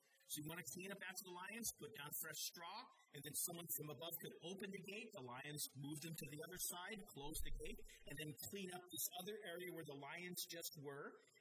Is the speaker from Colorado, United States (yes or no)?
yes; Colorado, United States; So I grew up in Colorado, where there's a lot of caves, naturally occurring caves.